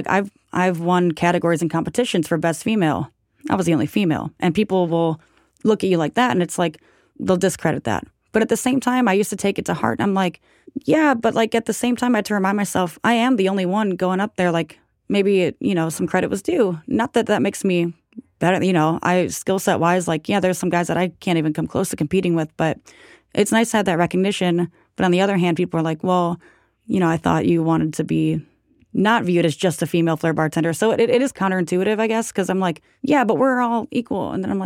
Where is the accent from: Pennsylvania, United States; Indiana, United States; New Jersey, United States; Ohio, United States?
Ohio, United States; Cleveland; but I'm from Cleveland, Ohio, so I'm used to, like, the snow and stuff.